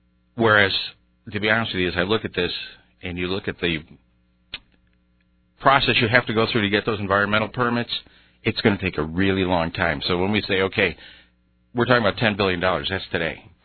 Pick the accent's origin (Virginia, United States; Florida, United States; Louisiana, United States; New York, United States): New York, United States; I grew up in Orenicoit, New York, on the north side of Rochester, and back in the 60s, they drilled one of the biggest tunnels for the sewage treatment facility, and it went right under my house.